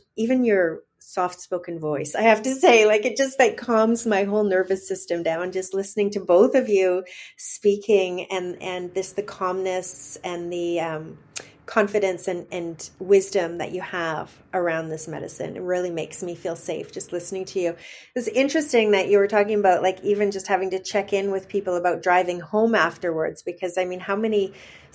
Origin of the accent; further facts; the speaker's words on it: Vancouver, British Columbia, Canada; up here in Vancouver, Canada, in my hometown, in my stomping ground.